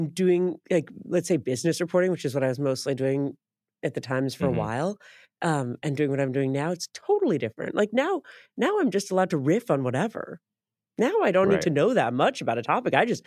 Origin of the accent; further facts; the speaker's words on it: San Francisco, California, United States; I'm from San Francisco. I born and raised, and my family's all still there.